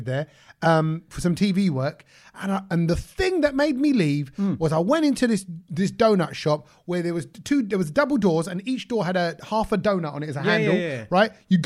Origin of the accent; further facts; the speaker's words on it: United Kingdom; I am so British.